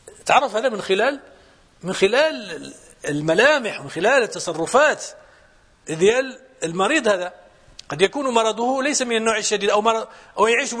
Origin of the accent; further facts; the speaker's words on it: Morocco; واحد هذا من العلماء يعني عندنا في المغرب